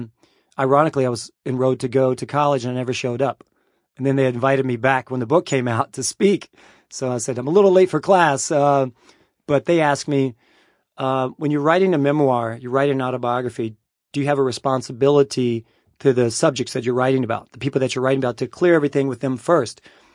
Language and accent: English; Owensboro, Kentucky, United States; When I grew up in Owensboro, Kentucky, someone in the ninth grade, a friend, started